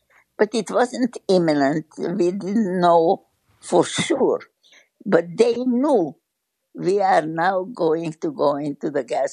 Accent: United States; moved away as an adult; now in Israel; I've been living in Israel. I came from America 28 years ago, 1992.

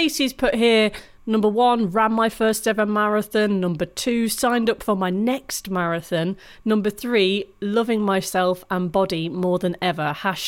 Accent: United Kingdom; No, I think that's as British people, perhaps.

